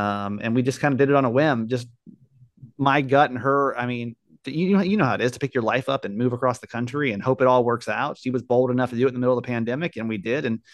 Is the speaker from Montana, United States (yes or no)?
no; Georgia, United States; I grew up in Georgia, went to Georgia Southern. I got my first job in Savannah, Georgia at Kiss FM in Savannah for iHeart.